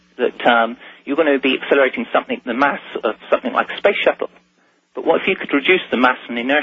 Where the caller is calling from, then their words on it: London, United Kingdom; I'm calling from London in the UK.